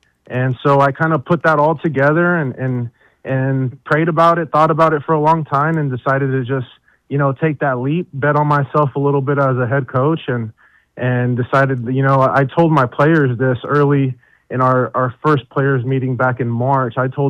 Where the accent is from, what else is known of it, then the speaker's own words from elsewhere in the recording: Hugoton, Kansas, United States; Hugoton's my hometown. So it was a hard area to leave.